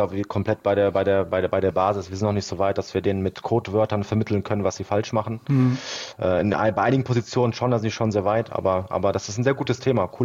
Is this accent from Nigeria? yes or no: no; Duisburg, North Rhine-Westphalia, Germany; ich bin in Duisburg aufgewachsen, war aber dieser typische Bayern-Fan